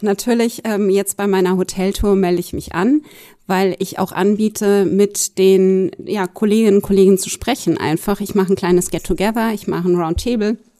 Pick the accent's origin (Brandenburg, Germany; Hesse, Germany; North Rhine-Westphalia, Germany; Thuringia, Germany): Hesse, Germany; Bad Orb; Tatsächlich in Bad Orb groß geworden, da lebt meine Mutter heute noch.